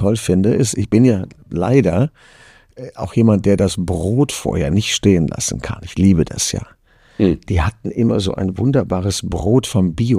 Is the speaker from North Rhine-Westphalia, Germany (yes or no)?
yes; Düsseldorf, North Rhine-Westphalia, Germany; born there; now in Cologne, Germany; Ich bin ja hier in Köln das Schlimmste, was man sein kann, nämlich gebürtiger Düsseldorfer.